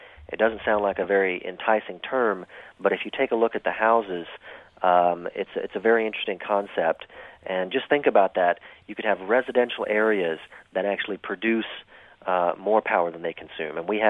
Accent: New Orleans, Louisiana, United States; I'm from New Orleans, so we would not want to do this there because it's too damn hot anyway.

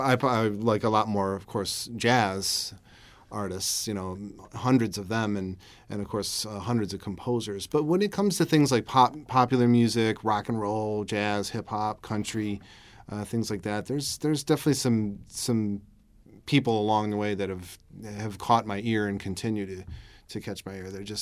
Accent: Buffalo, New York, United States; And growing up in Buffalo

